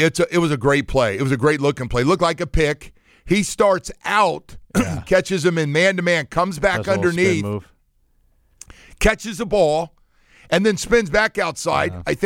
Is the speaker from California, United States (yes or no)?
yes; California, United States; Basement growing up in California.